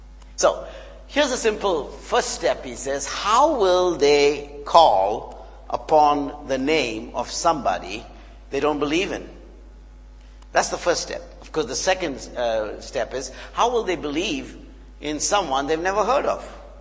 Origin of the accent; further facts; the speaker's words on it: India; I come from India.